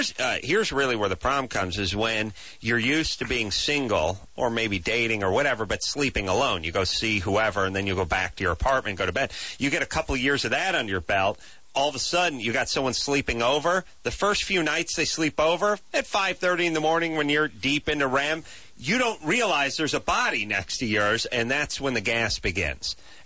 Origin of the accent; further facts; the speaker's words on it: North Hollywood, California, United States; I grew up in North Hollywood, but now my mom's house is in Valley Village.